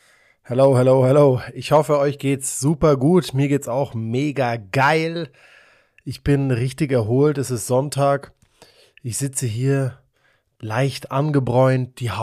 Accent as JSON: {"language": "German", "town": "Munich", "region": "Bavaria", "country": "Germany", "said": "ich bin aus Bayern, Mann, ich bin einfach nur saugeil braun, ich bin aus Minga."}